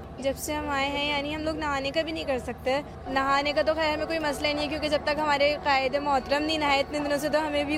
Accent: Karachi, Sindh, Pakistan; اور کیا کہتے ہیں، ہم لوگ کراچی سے آئے ہوئے ہیں، اور ہم لوگ یعنی 1 اگست کے آئے ہوئے ہیں.

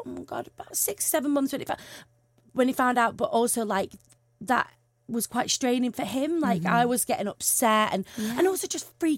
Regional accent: Stockport, North West England, United Kingdom; also born or lived in London; So I'm from I'm from Stockport.

